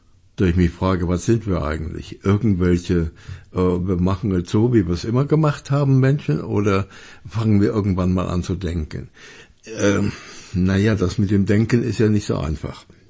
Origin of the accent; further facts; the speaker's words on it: Germany; Ich bin Deutscher.